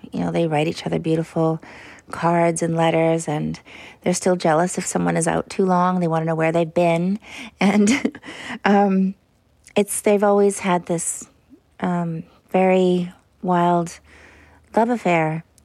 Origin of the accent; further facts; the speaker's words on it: Ladysmith, British Columbia, Canada; It's just a tiny town, one street of stores.